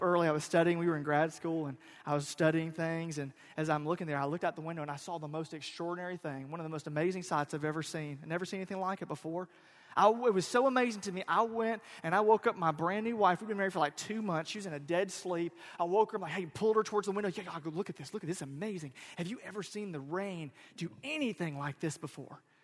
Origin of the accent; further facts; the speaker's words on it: Florida, United States; I'm from Central Florida. I don't like cold weather.